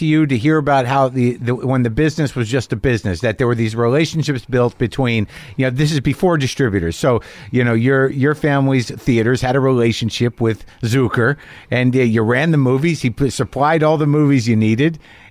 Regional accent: New Mexico, United States; My people are from Jersey. I grew up in New Mexico.

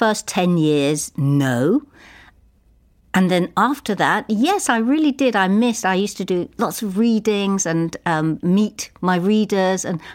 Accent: London, United Kingdom; I was very shy when I was growing up in London.

